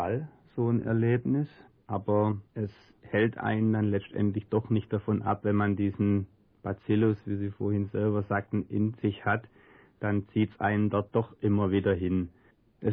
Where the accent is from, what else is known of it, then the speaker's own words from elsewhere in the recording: Neckarsulm, Baden-Württemberg, Germany; born there; Ich bin gebürtiger Neckarsulmer. Aber lebe jetzt schon seit 8 Jahren in der Region